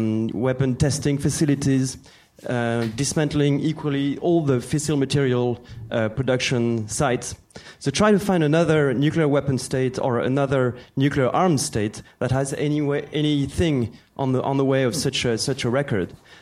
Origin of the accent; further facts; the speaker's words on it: France; accent: French; English is a second language; I speak with my French accent.